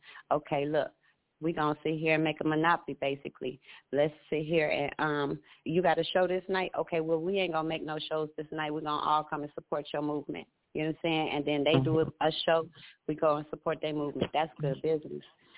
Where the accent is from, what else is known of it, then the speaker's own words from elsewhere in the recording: Minneapolis, Minnesota, United States; since I'm originally from Minnesota, you know, born in South Minneapolis, I've been here for a long time